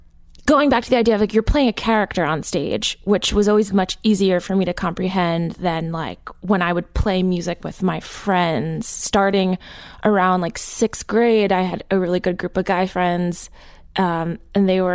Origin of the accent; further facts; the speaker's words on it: New Jersey, United States; I grew up in Jersey.